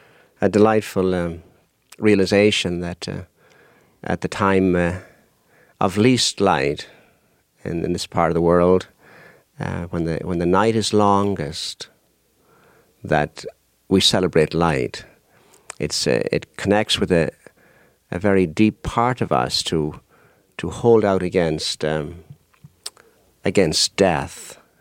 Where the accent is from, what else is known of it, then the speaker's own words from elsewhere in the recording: Ireland; and of course I'm from Ireland, Southern Ireland, of course